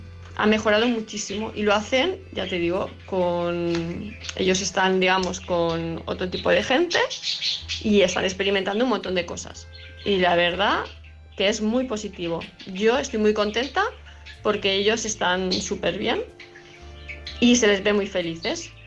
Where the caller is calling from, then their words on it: Palma de Mallorca, Balearic Islands, Spain; de Palma de Mallorca.